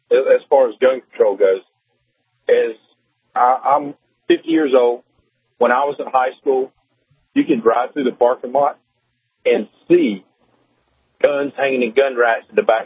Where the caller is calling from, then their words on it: Statesboro, Georgia, United States; I'm outside of Statesboro, Georgia.